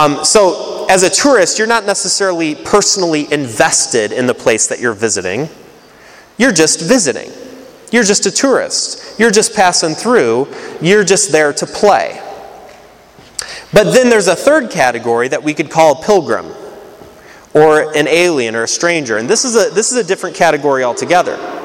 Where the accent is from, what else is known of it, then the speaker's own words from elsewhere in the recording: Indiana, United States; I grew up in Northwest Indiana.